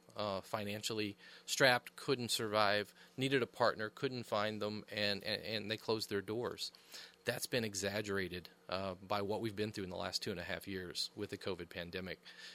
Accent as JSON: {"language": "English", "town": "Ashland", "region": "Kentucky", "country": "United States", "tie": "born or raised there", "lives_now": "New England, United States", "said": "I grew up in Northeast Kentucky, a little community just outside of Ashland, Kentucky. So when I look at the topography and it reminds me of home."}